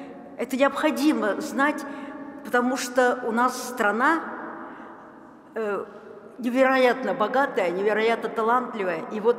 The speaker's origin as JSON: {"language": "Russian", "region": "Moscow", "country": "Russia", "said": "не только мы, москвичи"}